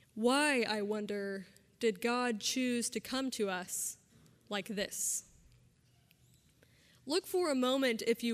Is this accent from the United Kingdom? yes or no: no; San Antonio, Texas, United States; For me, I grew up in San Antonio, so our Christmas tradition was we'd go to the late night service downtown